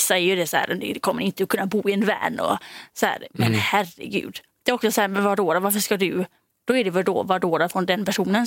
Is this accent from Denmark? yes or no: yes; Denmark; jag är då från Danmark